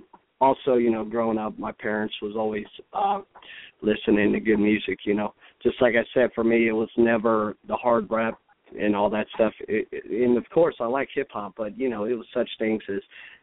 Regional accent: Dayton, Ohio, United States; also born or lived in Springfield; I was born in Springfield, raised in Dayton, Ohio.

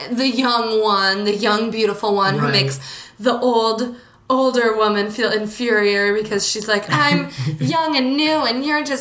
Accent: Wisconsin, United States; when I was raised in Wisconsin, and so, Maryland is the exotic East Coast to me.

